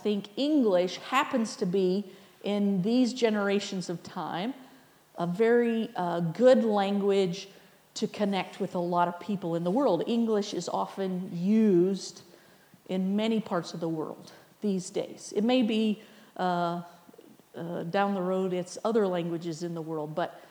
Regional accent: United States; I'm American. That's my background.

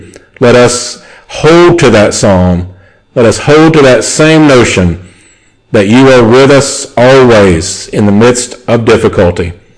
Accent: United States; my home country in the U.S.

